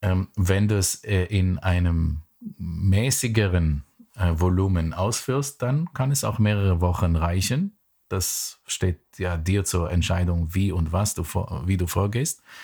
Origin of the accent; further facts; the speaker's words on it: Iran; Wir sind schon in der Islamischen Republik aufgewachsen